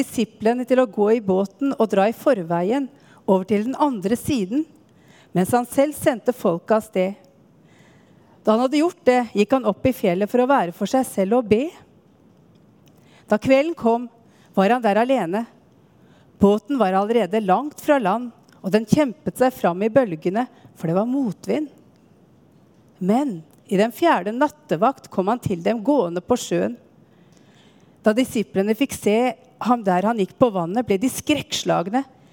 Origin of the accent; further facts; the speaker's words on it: Sigdal, Buskerud, Norway; Jeg har aldri gått på noen søndagsskole. Det finnes ingen bedehus i Sigdal der jeg kommer fra.